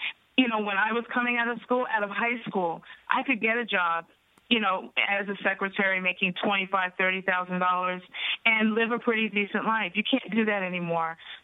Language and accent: English; New York, United States; Actually, I grew up in New York. I was a lifelong Democrat. I've lived in New Jersey almost 20 years now.